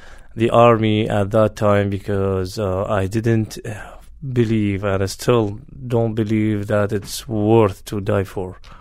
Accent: Iraq; born there; English is a second language; I was born in Iraq in 1966, had my bachelor degree in Mosul University in 1989.

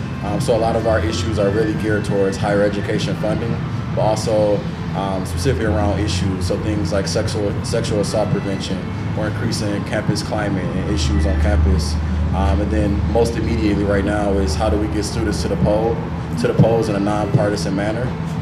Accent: Milwaukee, Wisconsin, United States; now in Madison, United States; I'm born and raised in Milwaukee. I'm now living in Madison for the year.

